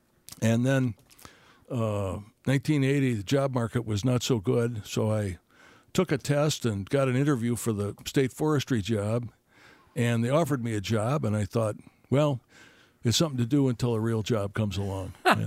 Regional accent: Chicago, Illinois, United States; now in Madison, United States; I grew up in Chicago and ended up working for a Fortune 500 company for about 4 years.

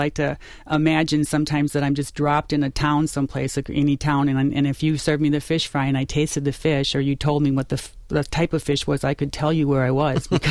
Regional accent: Green Bay, Wisconsin, United States; I grew up in Green Bay, and of course, that's where we get the wonderful lake perch, and that's kind of, in a sense, almost the epicenter of fish fries in Wisconsin.

